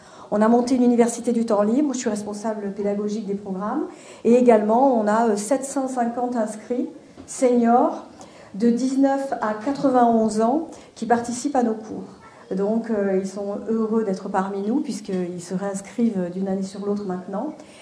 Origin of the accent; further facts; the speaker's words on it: Southern France, France; Je viens du sud de la France, alors c'est vrai que je suis ravie d'être parmi vous.